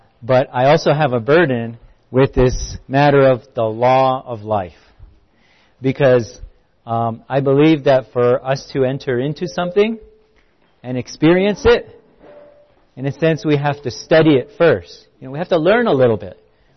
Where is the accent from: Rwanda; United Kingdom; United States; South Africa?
United States; Salt Lake City, Utah; I'm from Salt Lake City.